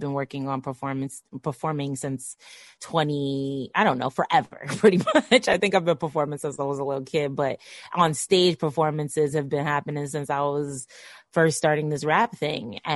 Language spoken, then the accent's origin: English; Brooklyn, New York, United States; I'm from Brooklyn, so I've watched … a lot of my career